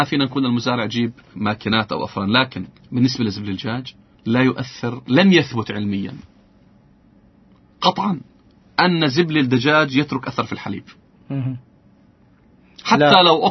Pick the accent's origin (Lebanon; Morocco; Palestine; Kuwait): Palestine; يعني احنا عندنا في فلسطين تقريبا 70,000 طن مخلفات دواجن